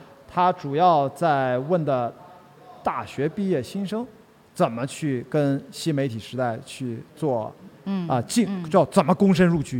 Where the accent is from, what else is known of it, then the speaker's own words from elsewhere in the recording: Qingdao, Shandong, China; 我因为我青岛人啊，青岛话跟山东话当然还是很不一样啊